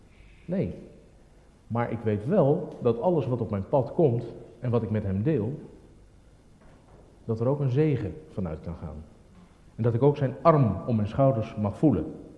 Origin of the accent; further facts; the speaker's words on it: South Africa; now in Netherlands; ik ben opgegroeid in Zuid-Afrika